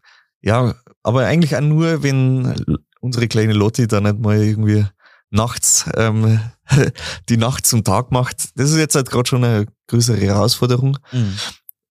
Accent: Bavaria, Germany; bei uns in Bayern

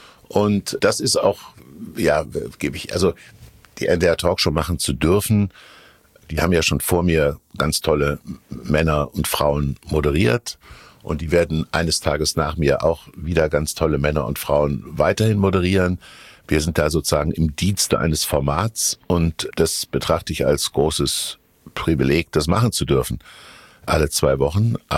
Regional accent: Kassel, Hesse, Germany; born there; Und wenn ich das nächste Mal in meiner Geburtsstadt Kassel bin

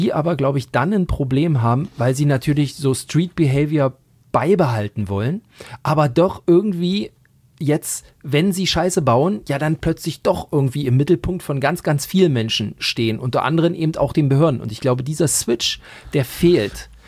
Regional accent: East Germany, Germany; Ich als Ossi hat's ja nicht mit Diskussionen so, weil ich bin ja in einer Diktatur groß geworden, wo zugehört wurde, Kommandos erteilt wurden.

